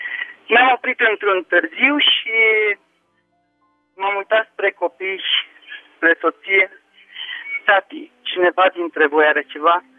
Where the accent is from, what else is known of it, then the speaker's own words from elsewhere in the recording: Merișani, Argeș, Romania; Sunt din Merișani, Argeș.